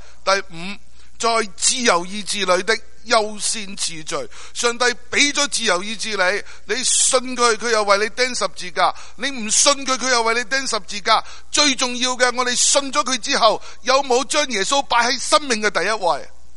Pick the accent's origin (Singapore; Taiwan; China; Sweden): China; 我爱我的国家，我是中国人，我爱我的同胞。